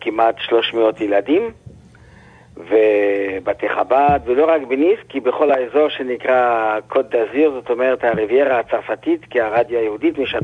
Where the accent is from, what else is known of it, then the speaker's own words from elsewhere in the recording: Tunis, Tunis Governorate, Tunisia; אני גדלתי בתוניס